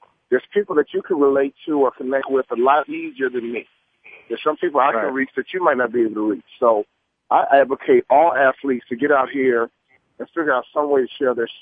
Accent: Chicago, Illinois, United States; You grew up in California, I grew up in Chicago

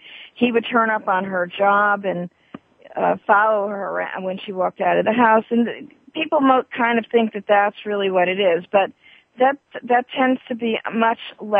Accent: New York, United States; I had been working with someone in my home state of New York

